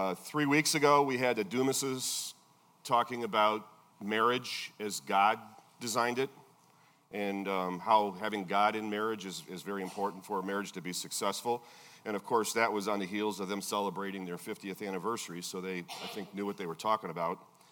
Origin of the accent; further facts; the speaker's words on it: Gary, Indiana, United States; born there; So in my case, I was born in Gary, Indiana, and my parents were born in the United States.